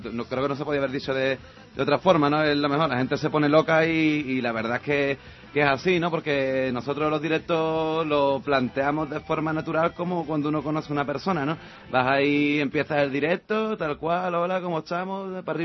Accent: Cádiz, Andalusia, Spain; Sí, los bichos que somos, bichos de Cádiz.

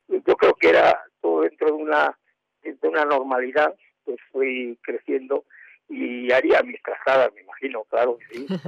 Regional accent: Madrid, Community of Madrid, Spain; Éramos cuatro hermanos. Yo nací en Madrid, en la Ronda de Atocha.

